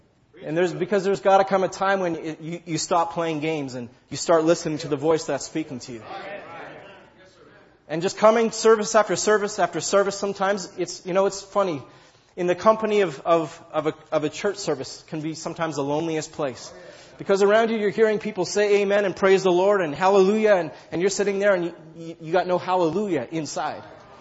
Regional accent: Canada; I tell them, you know, I'm from Canada.

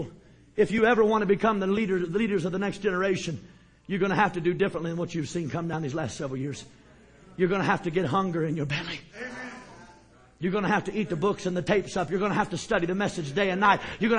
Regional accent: Ohio, United States; I'm from Ohio, okay? Ohioans, I very rarely ever saw them shout.

